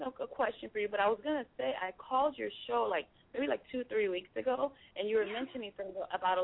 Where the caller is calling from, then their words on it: North Carolina, United States; also born or lived in Florida; I'm calling from North Carolina, and I'm doing well. I'm actually originally from Florida, so I know how the hurricane season can be.